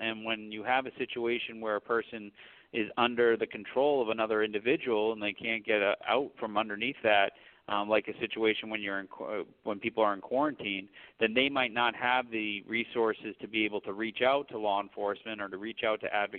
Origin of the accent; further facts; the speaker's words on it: Maine, United States; I was born and raised here in Cumberland County, and I went to college down in Connecticut